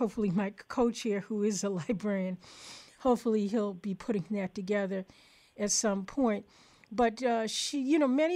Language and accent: English; New York, United States; There's one here in Washington, D.C., my hometown of New York